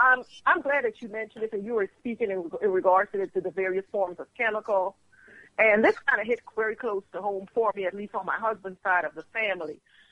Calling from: Dallas, Texas, United States; calling in from Dallas.

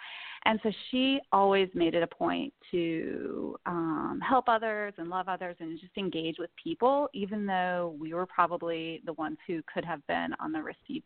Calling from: North Carolina, United States; Well, I am calling from the Blue Ridge Mountains in western North Carolina, and if you haven't been out this way, they really do look blue.

